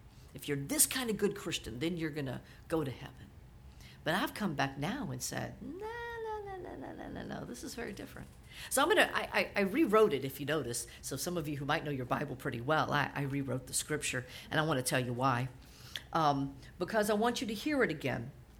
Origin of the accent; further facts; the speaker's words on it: Louisiana, United States; I came from Southern Louisiana where I was Roman Catholic.